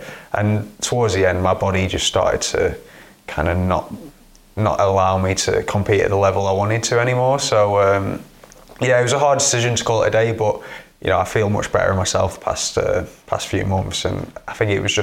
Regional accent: Preston, North West England, United Kingdom; I was 13, so yeah, I was at Preston North End. Obviously, that's my hometown.

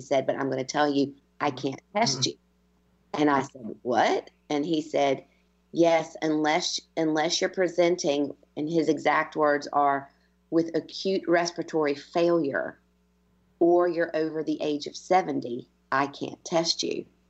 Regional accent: United States; moved away as an adult; now in Ireland; I've been Irish, been in Ireland for 20 years, and I'm as Irish as they come at this stage, but I am also American.

